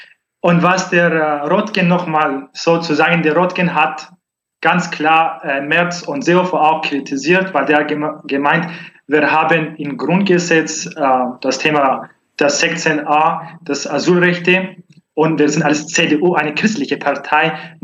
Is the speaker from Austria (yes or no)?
no; Syria; German is a second language; now in Germany; Ich komme aus Nordsyrien.